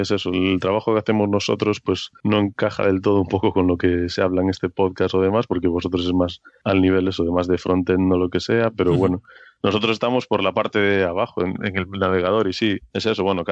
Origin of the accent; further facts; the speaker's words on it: Baiona, Galicia, Spain; soy de Bayona, de Galicia, de un pueblo de Galicia.